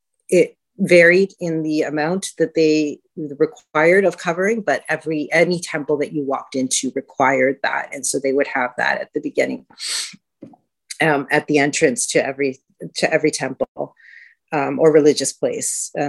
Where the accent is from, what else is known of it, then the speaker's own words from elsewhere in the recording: Canada; I have not from the Middle East. I was born and raised in Canada. My parents are of South Asian descent.